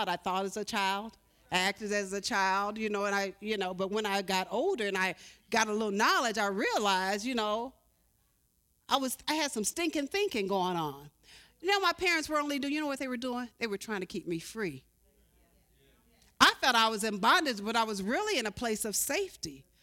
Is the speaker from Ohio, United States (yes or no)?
no; Carbondale, Illinois, United States; I remember growing up in Carbondale, 8 kids in my family, 8 children